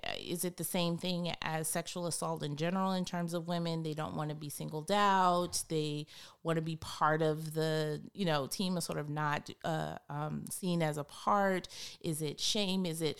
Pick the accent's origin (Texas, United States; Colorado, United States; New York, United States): New York, United States; also born or lived in Kansas / Fort Irwin, California; I was born in Kansas, because he was stationed there at the time. And although I spent majority of my childhood in New York, I also lived with my mom, my stepfather, and my sisters on the military base Fort Irwin, and actually went to high school there.